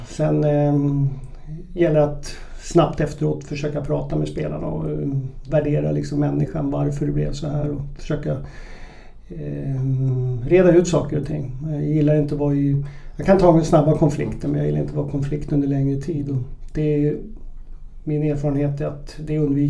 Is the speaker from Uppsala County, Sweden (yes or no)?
yes; Uppsala, Uppsala County, Sweden; Det tycker jag väl hela min uppväxt i Uppsala var väldigt harmoniskt, trygg med både mamma och pappa och syster